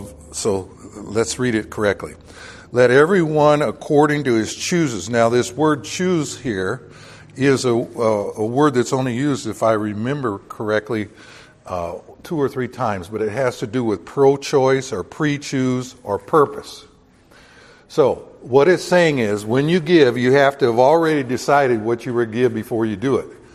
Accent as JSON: {"language": "English", "region": "the South", "country": "United States", "tie": "born or raised there", "said": "I was raised partially in the South, so I'm going to misread this just for the fun of it."}